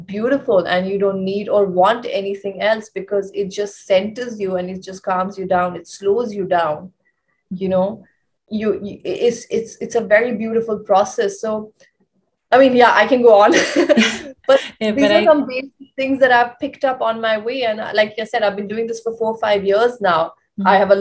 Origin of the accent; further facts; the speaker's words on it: India; Till then, as an Indian, you have to take slightly more responsibility where, you know, you have to call up the recycler.